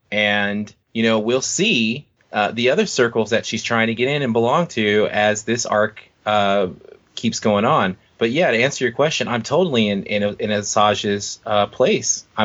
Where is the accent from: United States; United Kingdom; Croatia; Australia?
United States; Los Angeles, California; You know, growing up in South Central, you have a lot of gang members and you are in a community.